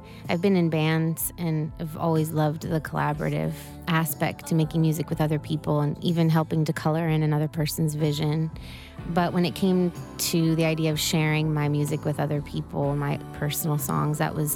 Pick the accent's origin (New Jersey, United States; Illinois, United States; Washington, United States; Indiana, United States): Illinois, United States; Chicago; I grew up in the Uptown neighborhood, which is sort of on the north side of the city, close to the lake. And I grew up in a big old hotel called the Chelsea Hotel.